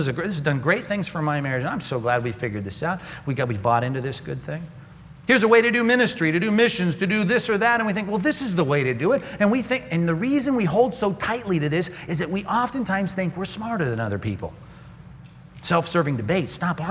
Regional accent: Long Beach, California, United States; I grew up in Long Beach, went to Long Beach Wilson, raw Bruins, go, you know, red and gold.

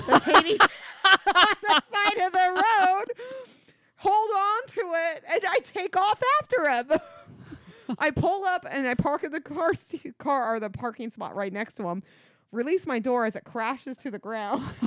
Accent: Linden, New Jersey, United States; I smelled something weird on him, but I'm from Linden.

